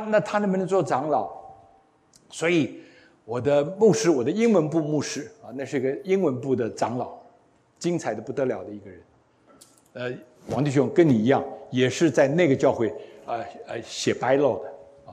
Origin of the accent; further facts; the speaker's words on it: China; 我们从中国来的